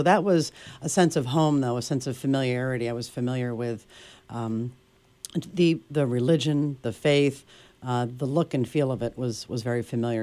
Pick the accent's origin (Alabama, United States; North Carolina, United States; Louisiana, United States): North Carolina, United States; also born or lived in New York; Even though I was born in New York, we moved to North Carolina when I was so young. I don't remember living in New York. So to me, North Carolina was everything.